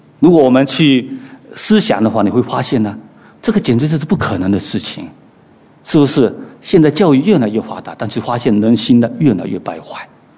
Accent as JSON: {"language": "Chinese", "country": "China", "said": "你看我们从中国过来的"}